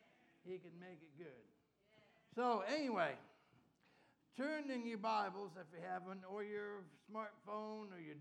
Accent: New York, United States; I'm from New York, but I'm going to say it anyway.

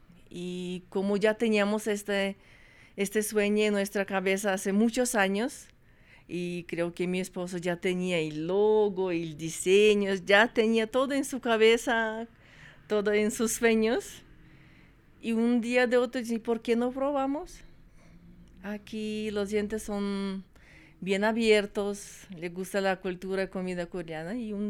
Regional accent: Uzbekistan; Spanish is a second language; now in Colombia; Soy media coreana, media bielorrusa. Mi papá es coreano, mi mamá es bielorrusa. Y yo nací y crecí en Uzbekistán.

